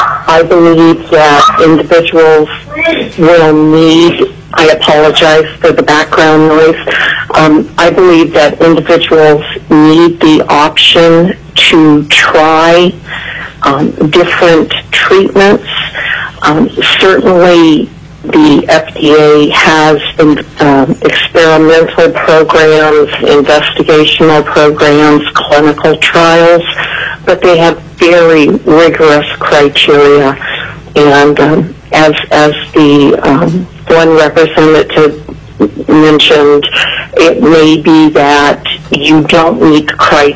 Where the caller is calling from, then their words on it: Wasilla, Alaska, United States; I'm calling from Wasilla.